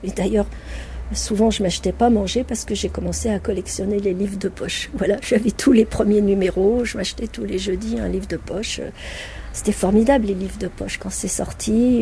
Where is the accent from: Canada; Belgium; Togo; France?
France; born there; Moi, je suis née en France. Moi, je suis née en 45.